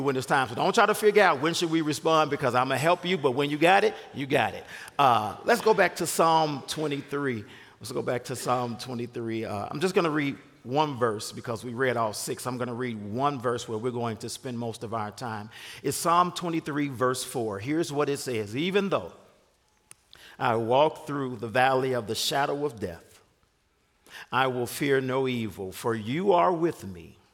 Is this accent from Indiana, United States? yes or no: yes; Gary, Indiana, United States; I'm from Gary, Indiana originally, and a guy that grew up about four blocks from my house wrote a song